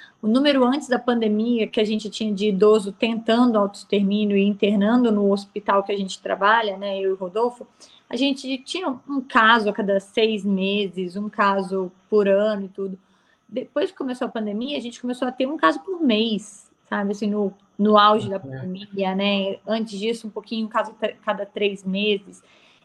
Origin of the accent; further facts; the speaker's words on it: Balneário Camboriú, Santa Catarina, Brazil; Eu sou de uma cidade, né, eu fui criada, né, em Balneário Camboriú, e nessa cidade a gente tem um alto índice de suicídio em jovens da dependência química, né, que é uma cidade de muitas festas, muita música eletrônica, muitas baladas em si.